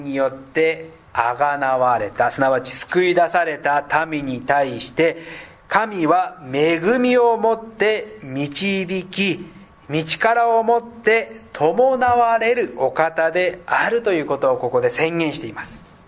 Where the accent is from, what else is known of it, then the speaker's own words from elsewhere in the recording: Hanno, Saitama, Japan; まあ、飯能など私の実家の山の方に行きますと、時にこの木が伐採された、山肌があらわになった